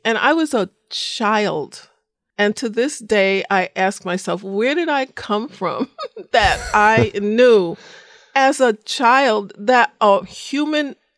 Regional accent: New York City, New York, United States; born there; I was born in the Bronx in New York City.

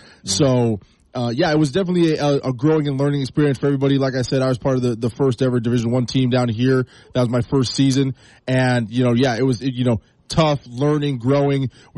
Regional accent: Smithfield, Utah, United States; also born or lived in Houston, Texas; So I'm originally from Houston, grew up in Logan, Utah.

